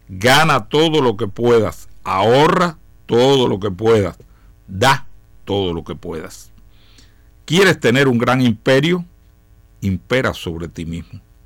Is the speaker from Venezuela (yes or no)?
no; Cuba; born there; Nací en Cuba, pero un extranjero tiene aquí más derechos que yo.